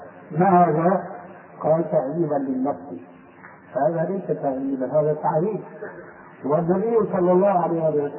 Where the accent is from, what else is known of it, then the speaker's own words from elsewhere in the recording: Syria; تلقفها بعض العامة عندنا في سوريا